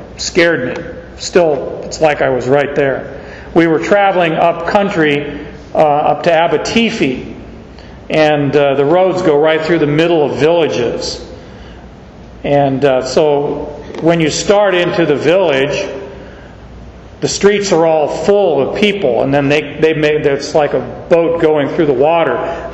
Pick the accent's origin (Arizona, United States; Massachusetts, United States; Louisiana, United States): Arizona, United States; We're like, you know, a desert dweller talking about snow. I grew up in Arizona.